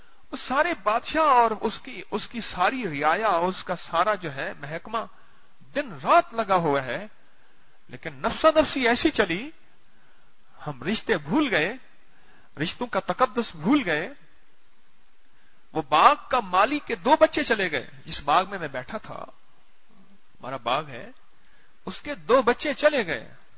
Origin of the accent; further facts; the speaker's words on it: Ahmedpur East, Punjab, Pakistan; میں احمد پور شرکیہ کا رہنے والا ہوں.